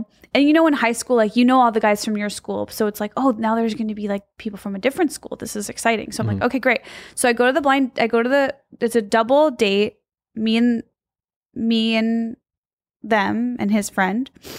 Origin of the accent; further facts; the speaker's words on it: Midwest, United States; I'm from the Midwest. Cousins, whatever.